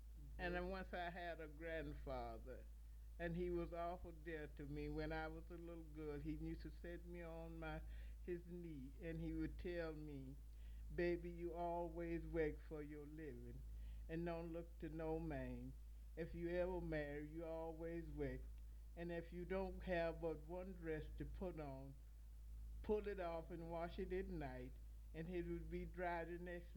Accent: Madison, Georgia, United States; born there; I was born in Madison, Georgia.

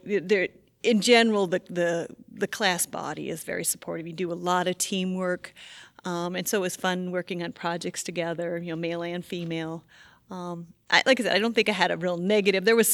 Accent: Fontana, California, United States; I was born in Fontana, California, which is outside. It's like a part of San Bernardino County, outside of Los Angeles area. We moved to Riverside and then later moved to Laverne, which is a suburb of Los Angeles.

